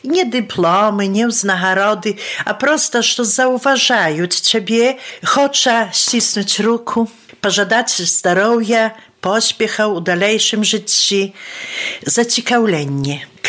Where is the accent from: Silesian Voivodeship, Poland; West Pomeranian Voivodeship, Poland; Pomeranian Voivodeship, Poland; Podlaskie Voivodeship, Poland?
Podlaskie Voivodeship, Poland; Kaszele; now in Bielsk Podlaski, Poland; z wioski Kaszeli u gminie Orla. Rod mój mnohowiekowy. Mama moja z wioski Hrodali, a baćka z Kaszelą. Ja wyjechała do Bielska, ale to nie znaczy, że moja wioska u zabytci.